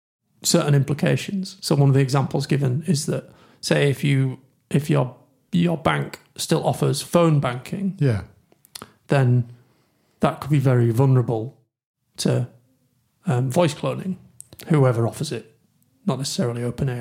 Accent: United Kingdom; I'm British, so it takes about 100 years for us to adapt to anything, doesn't it?

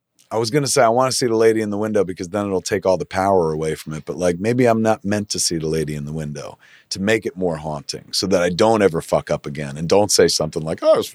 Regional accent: Highlands, New Jersey, United States; I referred to my hometown at Highlands incorrectly, I will add, as I said, I grew up in a white trash town.

